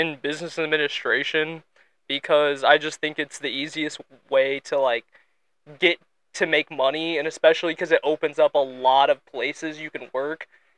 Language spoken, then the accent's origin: English; Rochester, Illinois, United States; from Rochester, Illinois, goated town.